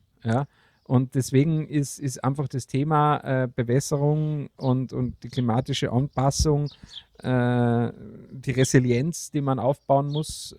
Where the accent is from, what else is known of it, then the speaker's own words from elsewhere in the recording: Austria; Was ja bei mir als Österreicher